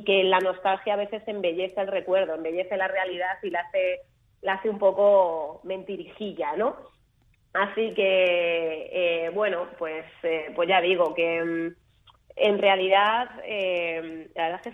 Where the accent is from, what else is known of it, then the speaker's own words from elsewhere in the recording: Alcorcón, Community of Madrid, Spain; ¿De dónde eres … ? De España, ya, pero ¿de dónde? De Madrid, ya, pero ¿de dónde? De Alcorcón.